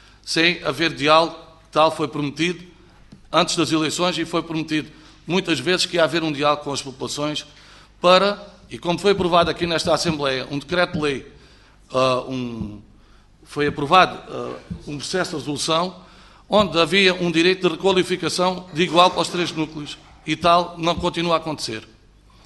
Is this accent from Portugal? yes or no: yes; Portugal; somos portugueses. E como somos portugueses e estamos lá, com a intenção de trabalhar e de viver